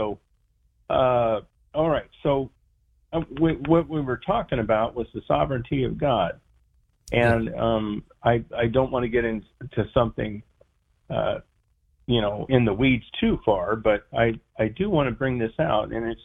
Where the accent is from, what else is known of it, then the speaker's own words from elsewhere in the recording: Kennewick, Washington, United States; Oh, I'm from Washington State, Kennewick, Washington.